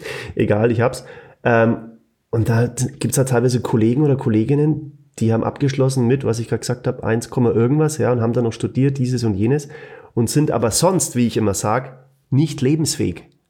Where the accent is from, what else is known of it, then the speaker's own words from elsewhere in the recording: Bavaria, Germany; accent: Franconian; was ist das so neu mit meinem fränkischen Dialekt?